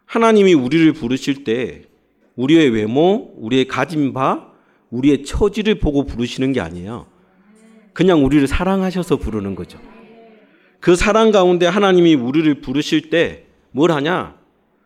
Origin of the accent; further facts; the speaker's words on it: Busan, South Korea; moved away as an adult; also born or lived in Daejeon; now in Gyeongju, South Korea; 그다음에 제가 고향이 부산이에요. 그래서 고등학교 때까지 만덕동에 살다가 이제 신학 공부하러 가면서 대전으로 가서 그때부터 이제 부산을 떠나서 지금은 경주에서 사역을 하고 있는데요.